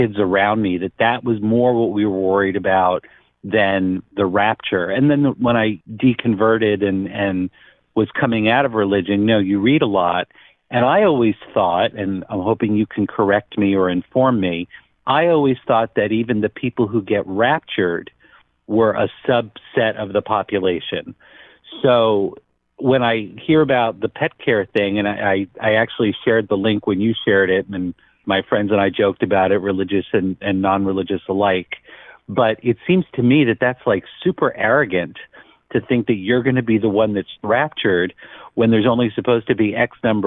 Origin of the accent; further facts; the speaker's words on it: New York, United States; I grew up near New York City. So, you know, that was like, if New York goes, I'm going anyway.